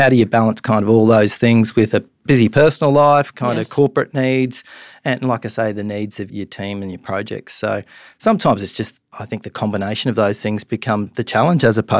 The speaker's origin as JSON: {"language": "English", "town": "Gladstone", "region": "Queensland", "country": "Australia", "tie": "born or raised there", "said": "Born and raised in Gladstone in central Queensland, certainly at that time, anywhere, you know, north of Gympie was considered regional. Gladstone was definitely regional."}